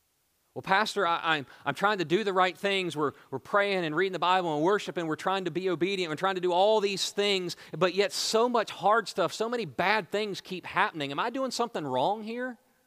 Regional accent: Elkton, United States; Now, I'm from Elkton. I can say this now.

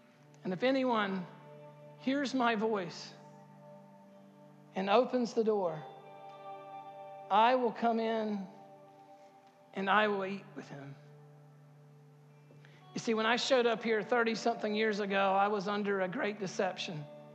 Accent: Harkers Island, North Carolina, United States; I'm from Harker's Island. I hardly know English.

